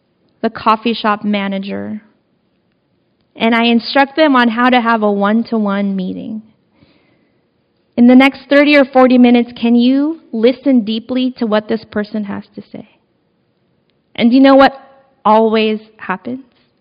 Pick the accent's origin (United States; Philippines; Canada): Philippines; We come from cultures. I come from the Filipino culture that is deeply Catholic.